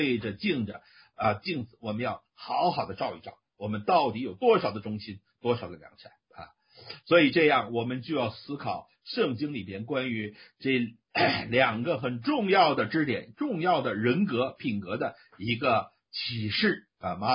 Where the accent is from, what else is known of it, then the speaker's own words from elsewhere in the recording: China; 因为我们来自于大陆背景的人都学过鲁迅先生一篇著名的文章，叫做《孔乙己》